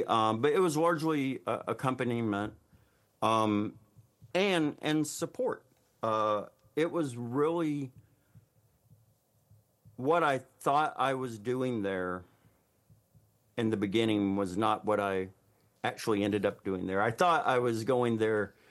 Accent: Mississippi, United States; Yeah, I'm a sixth generation Mississippian. I grew up in Mississippi. My people are here

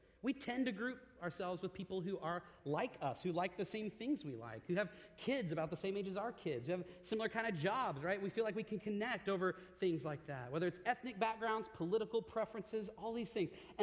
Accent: the South, United States; see, I grew up in the South, and so I feel like the Lord has me here this morning to tell you that the SEC is where real football takes place anyway, right?

